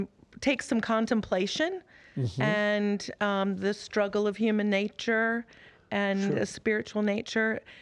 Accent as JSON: {"language": "English", "town": "Auburn", "region": "Alabama", "country": "United States", "said": "From Auburn, Alabama."}